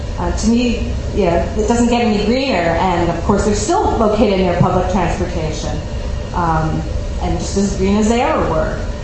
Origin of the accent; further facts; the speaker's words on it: Montreal, Quebec, Canada; moved away as an adult; I grew up in Montreal, and like a lot of young professionals trying to get into publishing, I moved to New York.